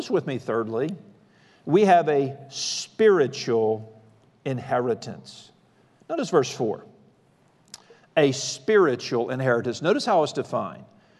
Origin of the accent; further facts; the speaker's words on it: Mobile, Alabama, United States; We moved off to seminary from Mobile, where we're from, to Louisville, Kentucky, where we were going to seminary.